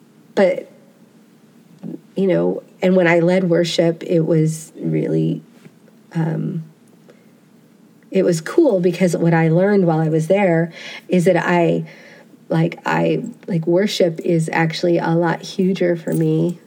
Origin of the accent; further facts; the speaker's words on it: United States; that's something I realized in Wales is, oh my gosh, I really am an American. Like, I'm an American